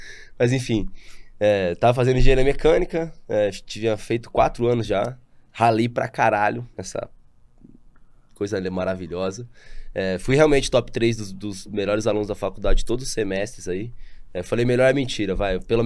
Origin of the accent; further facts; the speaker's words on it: São Paulo, Brazil; Eu tenho 26 anos, né? Vim do interior de São Paulo.